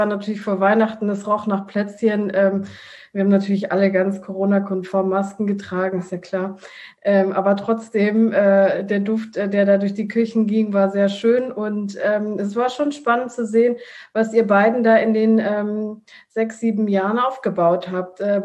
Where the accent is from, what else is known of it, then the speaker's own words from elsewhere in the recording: Italy; German is a second language; Also ich als Italienerin bin sowieso wissenschaftliche Esserin.